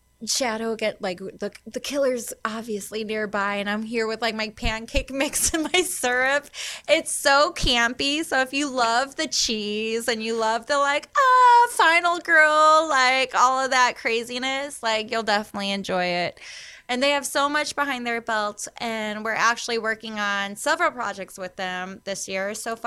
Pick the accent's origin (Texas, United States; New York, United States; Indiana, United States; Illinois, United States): Illinois, United States; Chicago; But also, let's be real. I'm from Chicago.